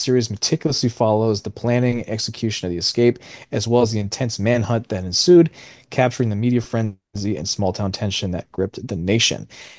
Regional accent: Vermont, United States; I'm from Vermont. I grew up

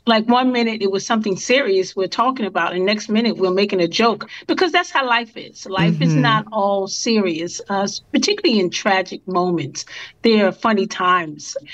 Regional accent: Philadelphia, Pennsylvania, United States; all Philadelphians, like, you know, we're a pretty tough city.

